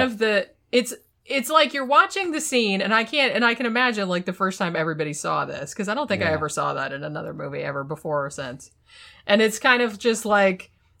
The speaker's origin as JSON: {"language": "English", "town": "Daytona Beach", "region": "Florida", "country": "United States", "tie": "born or raised there", "said": "I grew up in Daytona Beach, Florida, and we had one drive-in theater left."}